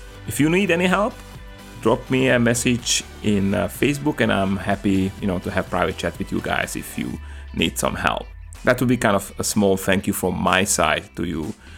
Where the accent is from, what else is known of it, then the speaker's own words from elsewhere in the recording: Slovakia; you are a coffee buddy from Slovakia, and I'm coming from Slovakia, so we are countrymen, right?